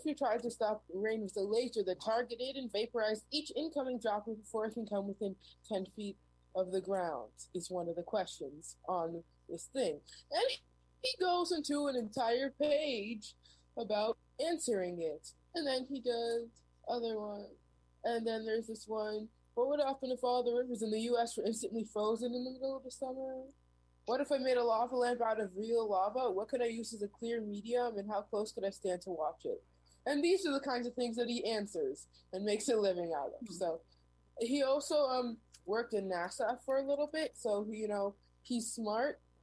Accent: Manhattan, New York, United States; coming back after absence for a long time, and I'm from Manhattan.

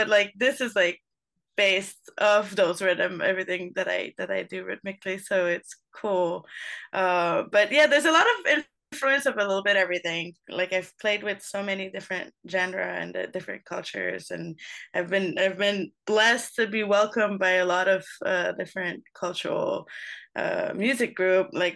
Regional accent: Montreal, Quebec, Canada; I'm from Montreal originally.

